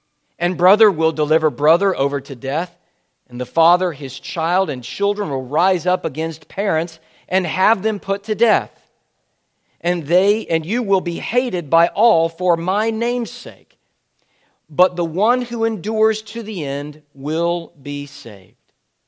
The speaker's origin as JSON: {"language": "English", "town": "Irmo", "region": "South Carolina", "country": "United States", "tie": "born or raised there", "said": "by my hometown of Irmo, at least the town not which I was born, but the town in which I realized who I was as a human being, and that is a small town called Irmo, just outside of Columbia."}